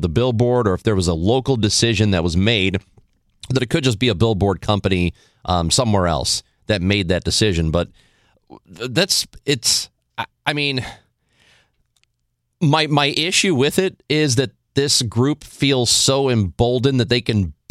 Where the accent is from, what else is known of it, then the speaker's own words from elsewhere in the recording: Granite City, Illinois, United States; Well, when you know, growing up in Granite, my grandmother lived in Baldwin